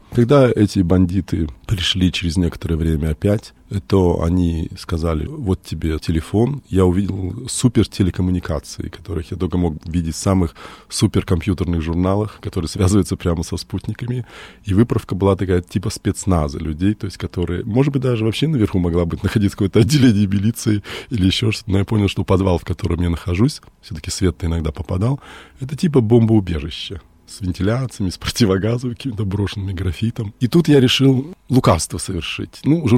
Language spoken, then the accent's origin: Russian; Australia; я не иностранец, вообще-то я из Австралии.